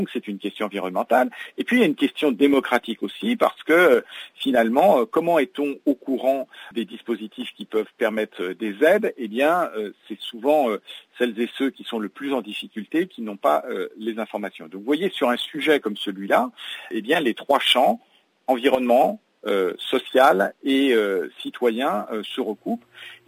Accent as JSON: {"language": "French", "region": "Île-de-France", "country": "France", "said": "Vous savez, je suis issu de Seine-Saint-Denis"}